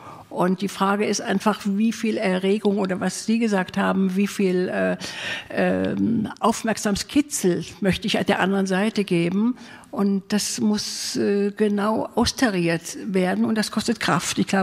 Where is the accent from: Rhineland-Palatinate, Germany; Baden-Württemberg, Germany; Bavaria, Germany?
Rhineland-Palatinate, Germany; Trier; wie kann ich ein Panorama aus meiner Heimatstadt Trier schreiben